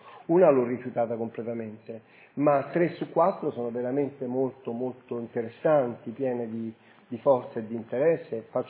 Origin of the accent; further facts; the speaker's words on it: Rome, Lazio, Italy; Allora, io vengo da Roma, anche se mia madre è veneziana e mio nonno è vicentino